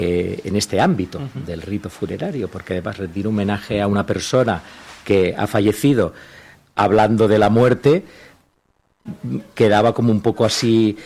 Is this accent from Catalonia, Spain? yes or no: yes; Barcelona, Catalonia, Spain; Yo vengo de Barcelona.